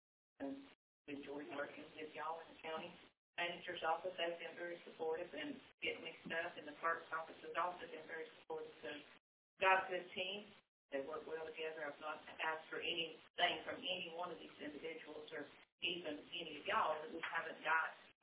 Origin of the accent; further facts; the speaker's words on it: Florida, United States; I'm a lifelong resident in Dixie. We're all from Dixie, have been many generations. My heart's always been here. Went to school here.